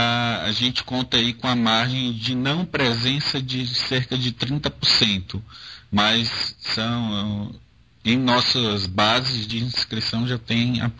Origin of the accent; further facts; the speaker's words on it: Bahia, Brazil; now in São Paulo, Brazil; Eu sou baiano, moro